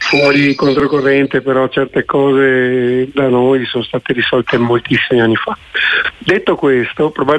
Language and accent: Italian; Venice, Veneto, Italy; io sono di Venezia, abbia pazienza, sono nato sopra questi pali